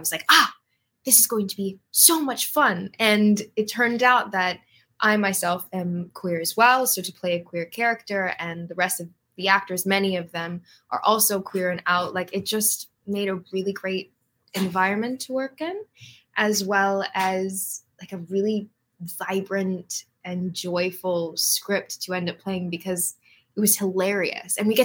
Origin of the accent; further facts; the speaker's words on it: Hawaii, United States; I didn't think of this as like a real career because I was like from Hawaii. I was like, who's going to cast some 14-year-old in Hawaii, you know?